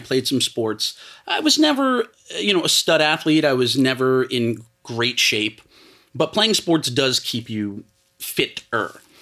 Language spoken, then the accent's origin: English; New York, United States; He was from Jersey. I was from Long Island.